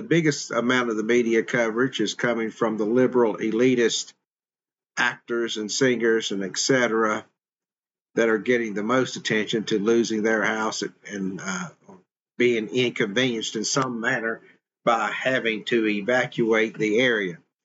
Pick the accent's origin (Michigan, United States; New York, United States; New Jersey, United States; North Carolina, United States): North Carolina, United States; You see, I'm from Western North Carolina. My roots are there. That's where my family is from.